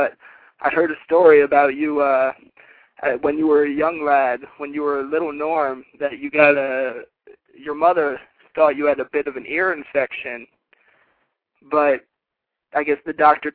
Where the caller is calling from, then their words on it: Cambridge, Massachusetts, United States; I'm calling from Boston.